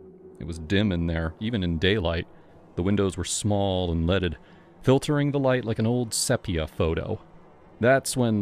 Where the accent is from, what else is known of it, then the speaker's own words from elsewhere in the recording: Manchester, North West England, United Kingdom; I'm from Manchester. City boy through and through.